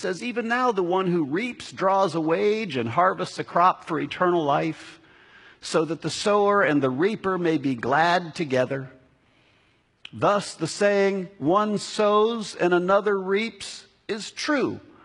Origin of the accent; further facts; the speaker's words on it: Columbus, Ohio, United States; well, where are you from? I'm from Columbus, Ohio.